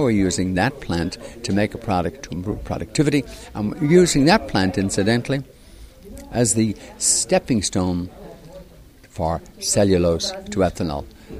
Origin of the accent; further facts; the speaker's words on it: Ireland; now in Lexington, United States; I was actually born not in Lexington, as my accent probably tells you. I was born in Ireland, and in fact lived in Ireland so far for more years than I have lived in the United States, getting close to being 50-50.